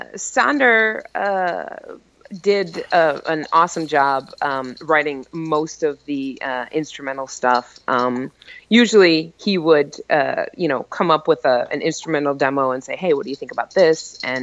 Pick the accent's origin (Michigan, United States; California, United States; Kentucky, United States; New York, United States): Michigan, United States; Flint; friends of mine from my hometown in Flint, Michigan, also played on it